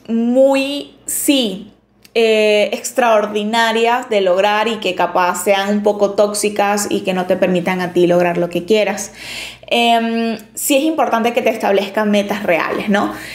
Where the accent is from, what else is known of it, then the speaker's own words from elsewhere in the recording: Venezuela; se come en Navidad aquí en mi país, en Venezuela